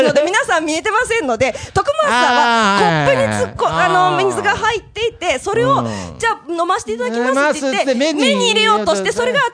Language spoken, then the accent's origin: Japanese; Nagoya, Aichi, Japan; born there; 私名古屋に生まれてきたけど、大阪に生まれてきたらお笑いのその英才教育を受けるわけじゃないですか。